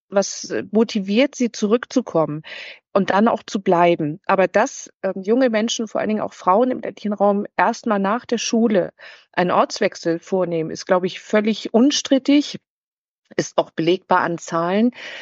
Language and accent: German; Schleswig-Holstein, Germany; born there; Ich bin gebürtig aus Schleswig-Holstein.